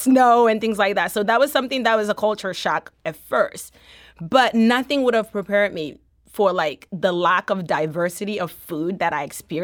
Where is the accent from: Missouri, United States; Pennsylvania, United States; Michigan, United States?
Missouri, United States; St. Louis; also born or lived in Togo; So I grew up in St. Louis.